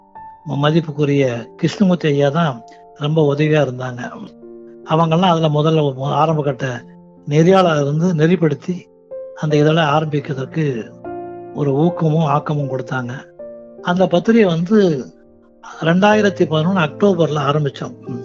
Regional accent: Kumaranputhur, Tamil Nadu, India; now in Chennai, India; என்னுடைய சொந்த ஊர் கன்னியாகுமரி மாவட்டம் தோவாளை தாலுகா குமரன்புதூர். சென்னையில் வந்து நான் வந்து ஒரு கூட்டுறவு நிறுவனத்தில் வேலை பார்த்தேன்.

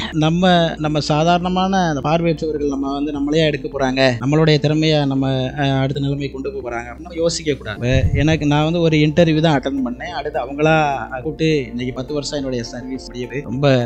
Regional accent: Thalirmarungur, Tamil Nadu, India; born there; நான் பிறந்த ஊர் தளிர்மருங்கூர் கிராமம். மாவட்டம் எங்கே அப்படின்னா ராமநாதபுரம் மாவட்டம்.

